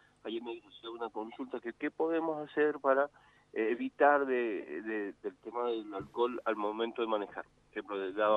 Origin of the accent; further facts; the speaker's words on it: Mendoza, Argentina; yo también soy mendocino